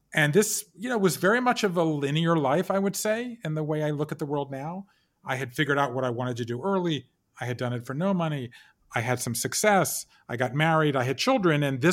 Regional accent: the South, United States; And so I'm a fifth generation American Jew from the South. That's rare. And I'm a Southerner.

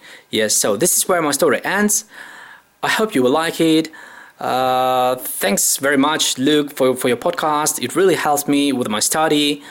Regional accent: Ukraine; English is a second language; I'm from Ukraine

